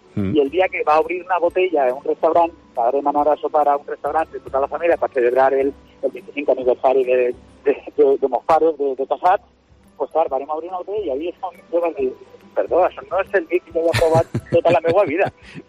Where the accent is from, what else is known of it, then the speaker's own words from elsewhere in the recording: Valencia, Valencian Community, Spain; aquí a València, que és d'on soc.